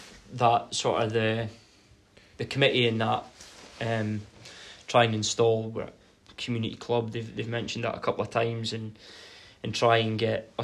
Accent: Inverurie, Scotland, United Kingdom; I'm from Inverurie. Family come and watch games.

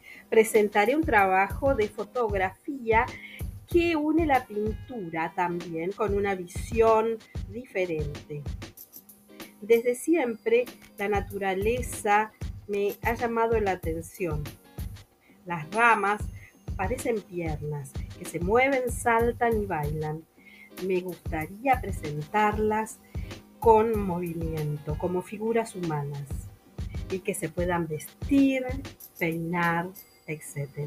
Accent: French Guiana; Soy de Guyana Francesa y me motiva la supervivencia de la naturaleza.

